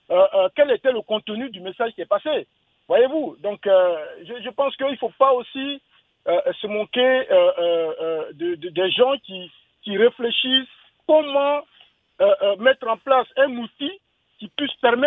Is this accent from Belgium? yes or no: no; Côte d’Ivoire; Je suis un Ivoirien, j'ai suivi, j'ai vu une fête